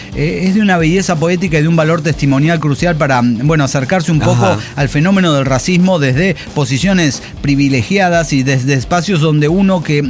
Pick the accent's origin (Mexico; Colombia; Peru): Mexico; Guadalajara, Jalisco; de Guadalajara, Jalisco.